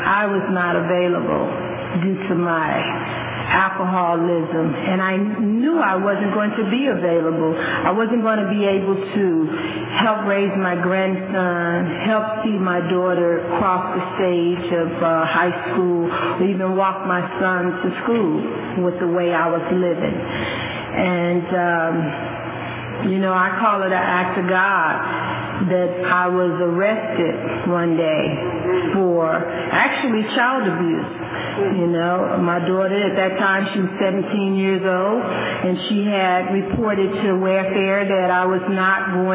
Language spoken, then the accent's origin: English; Chicago, Illinois, United States; now in Fresno, United States; I am from Chicago, Illinois. I've been out here in Fresno, California for, almost 30 years.